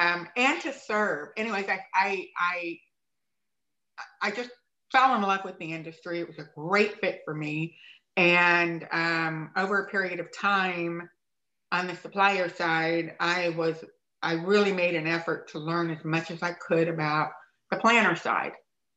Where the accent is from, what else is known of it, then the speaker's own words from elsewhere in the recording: Dallas, Texas, United States; And I grew up in Dallas. I'm actually a native Texan.